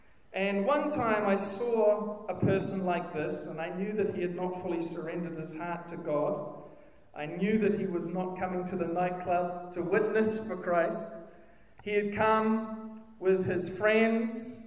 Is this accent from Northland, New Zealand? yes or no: yes; Whangarei, Northland, New Zealand; This is also in Whangarei, my hometown.